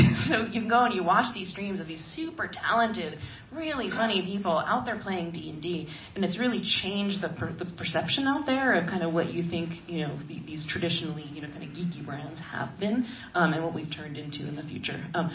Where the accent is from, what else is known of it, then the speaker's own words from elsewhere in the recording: Seattle, Washington, United States; I've been going to PAX in Seattle, because I'm from Seattle, since the very first one.